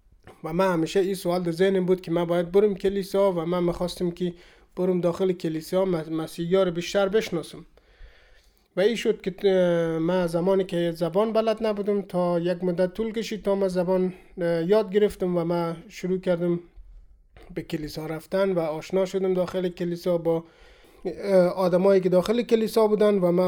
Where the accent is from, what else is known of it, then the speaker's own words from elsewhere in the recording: Afghanistan; moved away; من اول در مسجد بزرگ شدم، در خانواده کاملا مذهب به دنیا آمدیم و خیلی هم تا سن 12-13 سالگی ما همیشه در مسجد بودیم